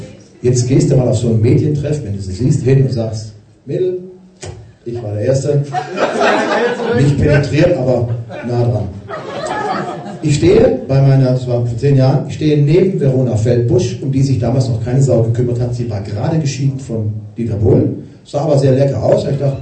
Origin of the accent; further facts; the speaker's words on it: Hamburg, Germany; Ich bin in Hamburg aufgewachsen. Deswegen kann ich auch halbwegs Deutsch. Bin aber aus Baden